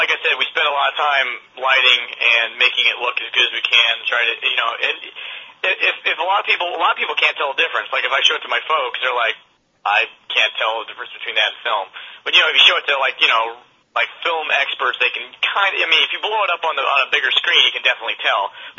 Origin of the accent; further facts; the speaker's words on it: Nebraska, United States; I grew up in Nebraska, a small town in Nebraska, and decided to come to the University of Kansas for film school.